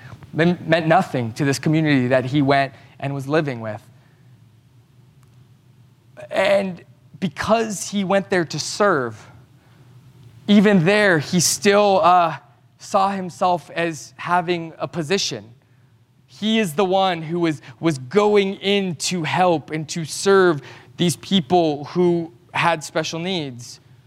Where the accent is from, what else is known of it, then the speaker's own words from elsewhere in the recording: Livermore, California, United States; I'm from Livermore.